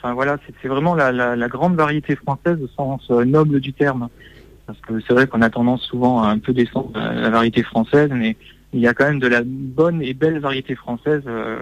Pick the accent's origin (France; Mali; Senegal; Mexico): France; Metz, Grand Est; Je suis de Metz en fait, en Lorraine.